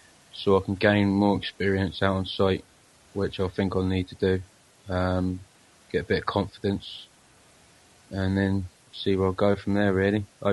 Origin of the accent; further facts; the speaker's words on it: Portsmouth, South East England, United Kingdom; I'm from Portsmouth. I'm 26 years old